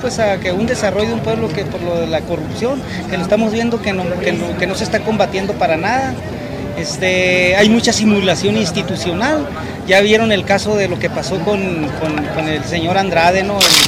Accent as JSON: {"language": "Spanish", "country": "Mexico", "said": "Pasé los días más importantes que tiene uno como ser humano, como mexicano"}